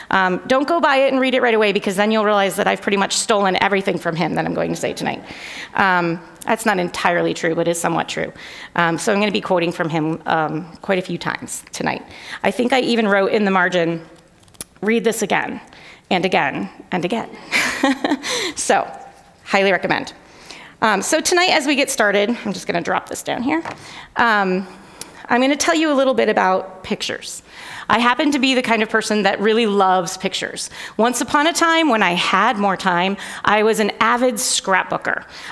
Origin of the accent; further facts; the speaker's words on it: Connecticut, United States; now in Ohio, United States; I grew up in Connecticut, very close to Massachusetts.